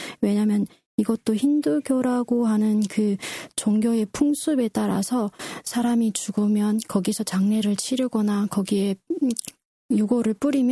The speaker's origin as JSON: {"language": "Korean", "country": "North Korea", "tie": "born or raised there", "said": "저의 고향인 북조선을 떠올리게 되는데요."}